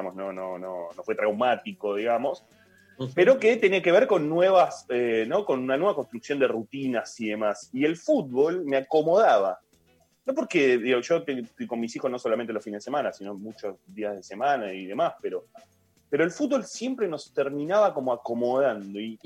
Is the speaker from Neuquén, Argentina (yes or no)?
no; Caseros, Buenos Aires Province, Argentina; yo crecí, nací en Caseros, pero muy cerquita de José Ingenieros, donde estaba la cancha